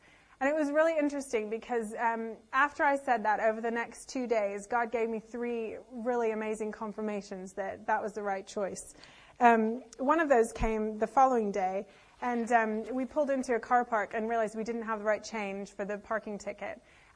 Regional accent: United States; Come on, we're English, but I'm American, so you can hold your hands high.

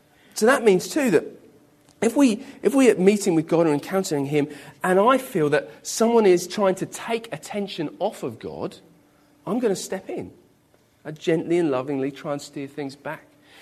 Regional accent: United Kingdom; I'm British, so to me, fitting and orderly is the Queen's garden party.

